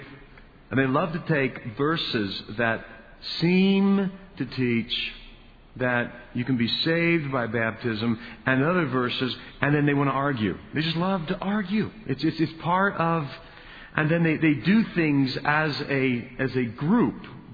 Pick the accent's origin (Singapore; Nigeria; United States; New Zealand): United States; We are so American. We are so individualized.